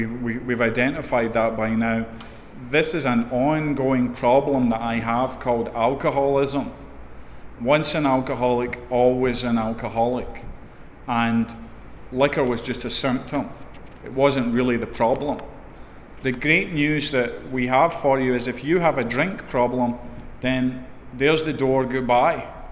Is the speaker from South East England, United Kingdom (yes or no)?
no; Scotland, United Kingdom; So I'm from Scotland, so that excuse doesn't really carry much weight with me.